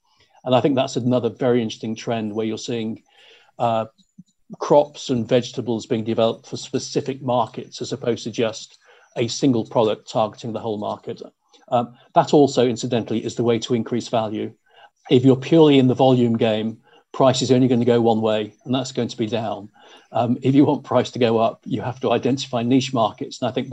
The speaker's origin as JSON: {"language": "English", "town": "Tauranga", "region": "Bay of Plenty", "country": "New Zealand", "said": "I come from Tauranga, which is, I say, is the home of kiwi fruits, big industry here."}